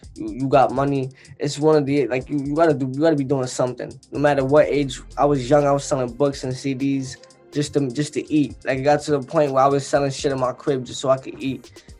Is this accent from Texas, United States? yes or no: no; Brooklyn, New York, United States; Me, I'm from Crown Heights, Franklin Ave, Park Place to be specific, by the shuttle train. So, I mean, around the time I grew up in that neighborhood, and even still to this day, people were getting killed